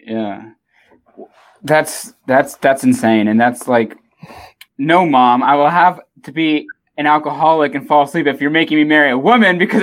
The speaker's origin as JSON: {"language": "English", "town": "San Diego", "region": "California", "country": "United States", "tie": "born or raised there", "said": "Where in SoCal? Because I was raised in San Diego."}